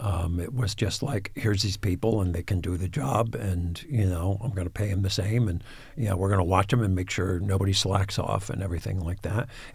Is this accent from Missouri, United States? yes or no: no; Schenectady, New York, United States; Well, I'm from Schenectady, New York, which is where General Electric used to be